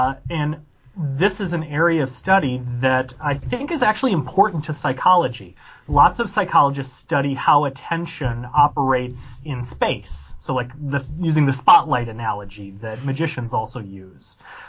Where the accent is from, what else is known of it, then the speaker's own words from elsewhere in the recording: Illinois, United States; I was almost in Iowa. I was northwest corner.